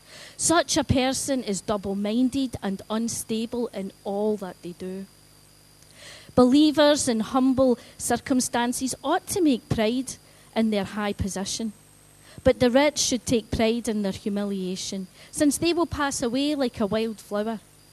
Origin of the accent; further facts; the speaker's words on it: Coatbridge, Scotland, United Kingdom; now in Airdrie, United Kingdom; I grew up in Coatbridge. Now, for those of you who don't know where Coatbridge is, it's a town in the heart of North Lanarkshire. Now, I live in Airdrie now